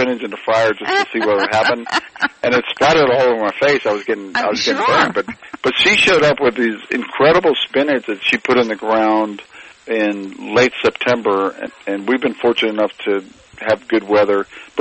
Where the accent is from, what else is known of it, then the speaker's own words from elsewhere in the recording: Texas, United States; But, you know, where I grew up in South Texas, without even knowing it, the food I ate came right from the farm.